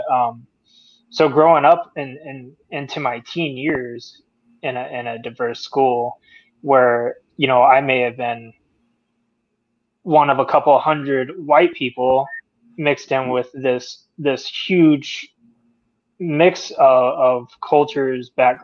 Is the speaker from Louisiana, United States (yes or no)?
yes; Leesville, Louisiana, United States; And I grew up in Leesville, Louisiana with you guys.